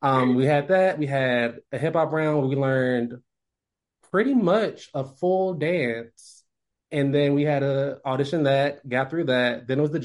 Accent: Washington, District of Columbia, United States; DC, born and raised.

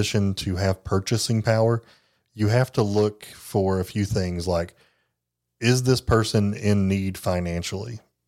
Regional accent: Jellico, Tennessee, United States; I grew up in Jellicoe, Tennessee.

